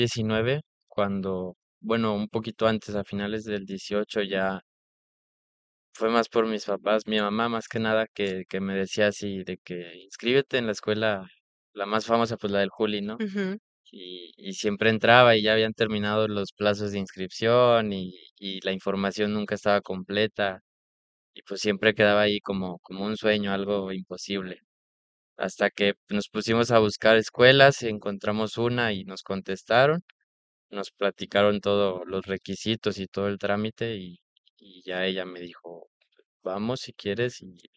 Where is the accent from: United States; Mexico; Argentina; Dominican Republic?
Mexico; Reynosa, Tamaulipas; born there; Sí, nací en Reynosa en el año 2002